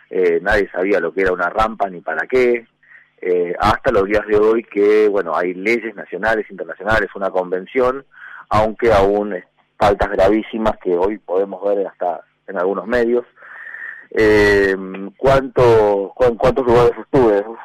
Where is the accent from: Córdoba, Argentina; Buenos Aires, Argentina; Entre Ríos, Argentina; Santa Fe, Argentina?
Buenos Aires, Argentina; born there; Yo nací en Buenos Aires hace ya 40 años atrás